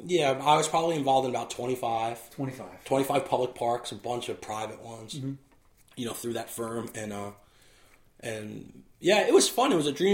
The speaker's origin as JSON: {"language": "English", "region": "New Jersey", "country": "United States", "tie": "born or raised there", "said": "Although he grew up in San Jose, and I grew up here in New Jersey"}